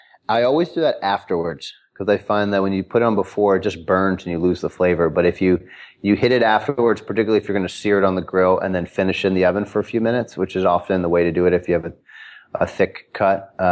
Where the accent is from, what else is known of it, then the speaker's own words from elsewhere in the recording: Chicago, Illinois, United States; So we're both from Hyde Park, and Hyde Park is on the south side of Chicago, like where the University of Chicago is.